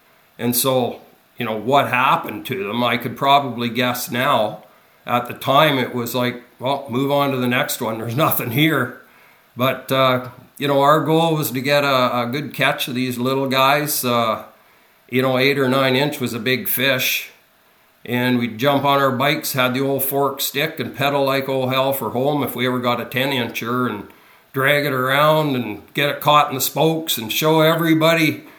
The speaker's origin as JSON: {"language": "English", "town": "Rossall", "region": "Ontario", "country": "Canada", "tie": "born or raised there", "also_born_or_lived": "Parry Sound", "said": "But I grew up in southern Ontario. I was born in Parry Sound and grew up in a little town, Rossall, population 240, and surrounded by water."}